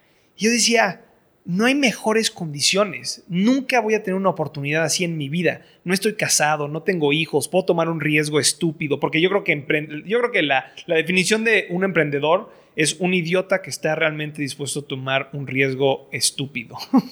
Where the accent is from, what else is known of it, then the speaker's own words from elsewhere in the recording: Mexico; soy mexicano, estoy educado en el extranjero